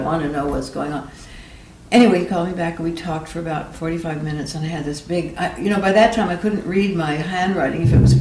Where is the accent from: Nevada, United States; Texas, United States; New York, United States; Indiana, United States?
New York, United States; I was very in with the acting crowd here because I'm a New Yorker